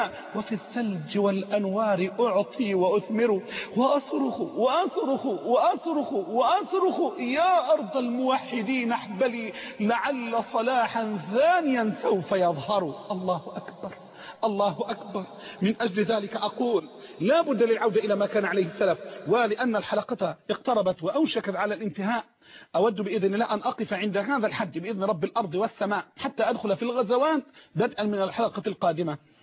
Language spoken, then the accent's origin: Arabic; Egypt; رجعت زي ما قلوا عندنا في مصر